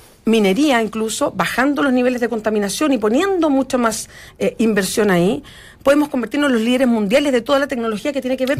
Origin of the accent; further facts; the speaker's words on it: Chile; para encontrarnos como chilenos